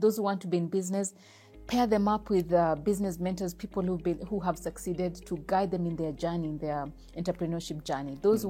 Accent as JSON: {"language": "English", "region": "Western", "country": "Kenya", "lives_now": "Nairobi, Kenya", "said": "I come from Bungoma County."}